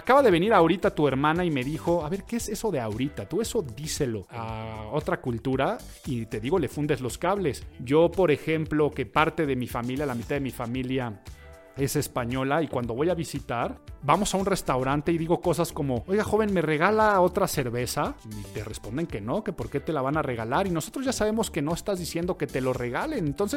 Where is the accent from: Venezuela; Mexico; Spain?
Mexico; los mexicanos tenemos un hablar muy particular.